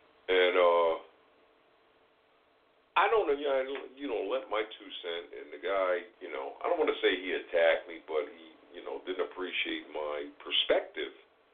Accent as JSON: {"language": "English", "region": "New York", "country": "United States", "tie": "born or raised there", "said": "I grew up in New York"}